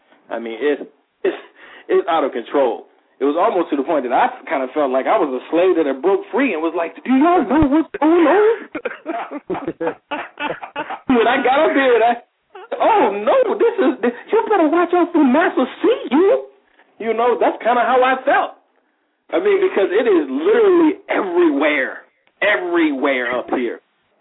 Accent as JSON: {"language": "English", "region": "Virginia", "country": "United States", "lives_now": "Minnesota, United States", "said": "When I'm from Virginia as well. When I came up here"}